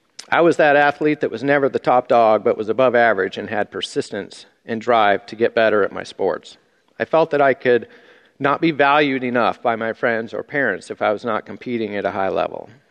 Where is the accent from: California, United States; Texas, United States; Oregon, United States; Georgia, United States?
Oregon, United States; Grants Pass; I was born and raised in Grants Pass, Oregon.